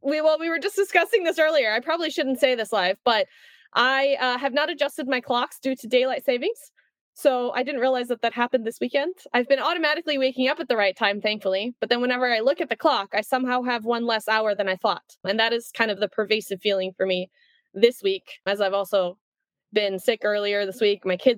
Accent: Iceland; Growing up in Iceland, we also have a problem with it being dark in the wintertime.

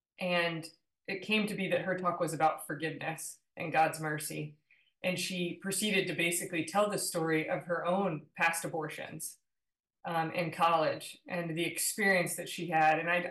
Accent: the South, United States; I grew up in the South, not exposed to religious at all, but I went to Catholic grade school

